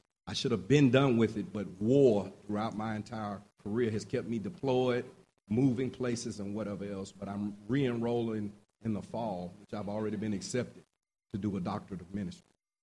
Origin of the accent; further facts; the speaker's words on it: Birmingham, Alabama, United States; I was a Birmingham. That's right, West Side. I grew up on the West Side.